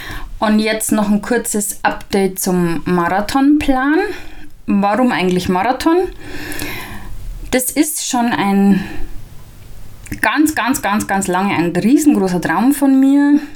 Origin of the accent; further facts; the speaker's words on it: Bavaria, Germany; accent: Bavarian; ich bin noch 43, lebe in einer Kleinstadt zwischen Nürnberg und Regensburg, ziemlich genau in der Mitte, im wunderschönen Bayern, was man ja auch sicher an meinem Dialekt durchaus schon erkennen konnte.